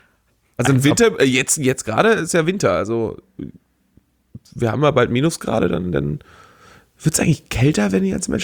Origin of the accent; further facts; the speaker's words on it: Hamburg, Germany; Ich komme aus der Gegend von Hamburg